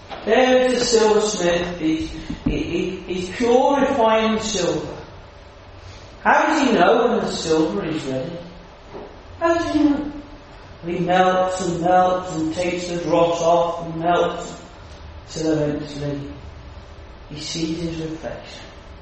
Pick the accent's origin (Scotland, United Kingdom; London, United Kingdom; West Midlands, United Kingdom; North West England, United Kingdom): West Midlands, United Kingdom; Coventry; born there; all that matters is not that I was born in Coventry, that I am British.